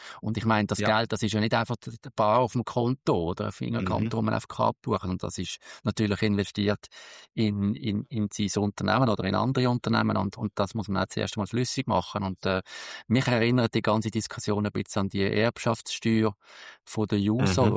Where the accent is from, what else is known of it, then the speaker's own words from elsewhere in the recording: Switzerland; Ich bin auch ein Schweizer